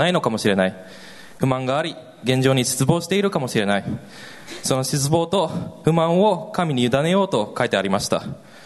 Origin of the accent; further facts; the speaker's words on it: Helsinki, Uusimaa, Finland; Japanese is a second language; 元の実家からヘルシンキの実家から、まあ、700キロメートル先の、まあ、ど田舎に引っ越ししたんです